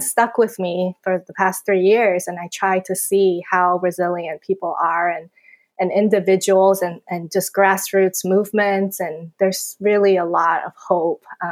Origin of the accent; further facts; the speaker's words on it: Taiwan; I grew up in Taiwan, so I grew up reading kind of Chinese mythology books